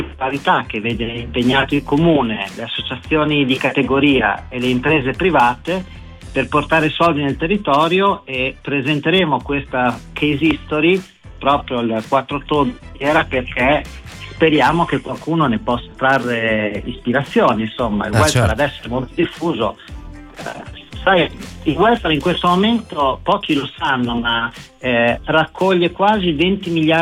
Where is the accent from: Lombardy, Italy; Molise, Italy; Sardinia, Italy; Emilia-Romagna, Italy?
Emilia-Romagna, Italy; per la Romagna in generale, visto che siamo romagnoli.